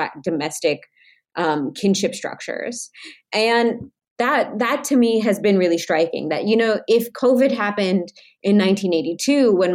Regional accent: Fargo, North Dakota, United States; I grew up in Fargo, North Dakota

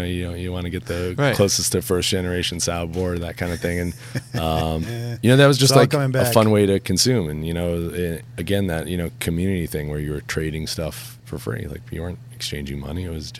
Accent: Plainville, Massachusetts, United States; growing up in Plainville

